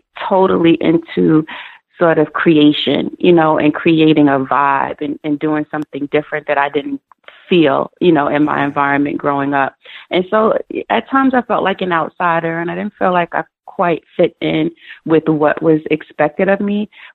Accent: Mount Vernon, New York, United States; born there; I was born in Mount Vernon, New York, to a Japanese and Jamaican mother and an African-American dad.

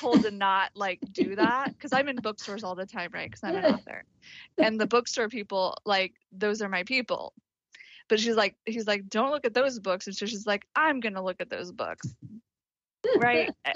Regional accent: Missouri, United States; I come from Missouri and my family has farms, but they weren't on like one side or the other.

